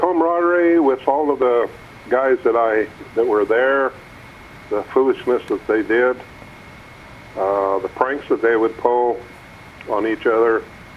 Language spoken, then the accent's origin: English; Baker City, Oregon, United States; I was raised in Baker City all my life